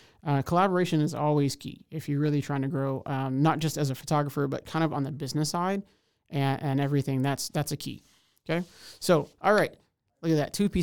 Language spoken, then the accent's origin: English; Houston, Texas, United States; now in Waco, United States; I'm originally from Houston, Texas, so much larger place.